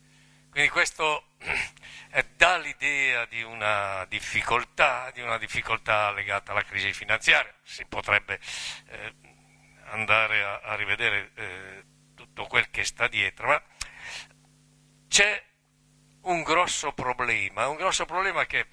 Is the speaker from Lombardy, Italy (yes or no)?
yes; Sesto San Giovanni, Lombardy, Italy; Io sono di Sesto San Giovanni, ho respirato smog e sono cresciuto lo stesso